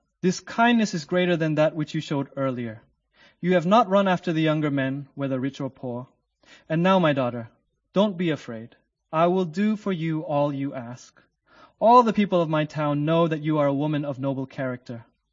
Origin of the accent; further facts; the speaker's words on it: North Sumatra, Indonesia; I come from the Batak tribe in northern Sumatra in Indonesia.